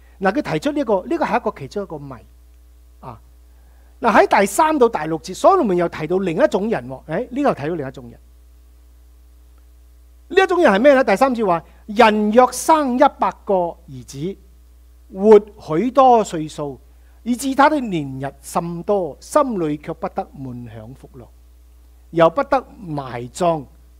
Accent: China; 就好像我们中国人说，啊，养儿防老

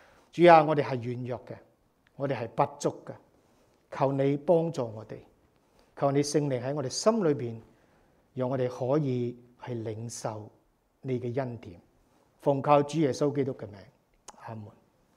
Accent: Guangdong, China; accent: Cantonese; 用我们广东话，白痴的人啊

